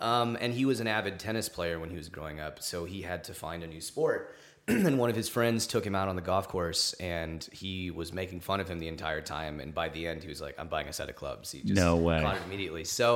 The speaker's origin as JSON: {"language": "English", "town": "Los Angeles", "region": "California", "country": "United States", "tie": "born or raised there", "said": "Los Angeles. I was born here."}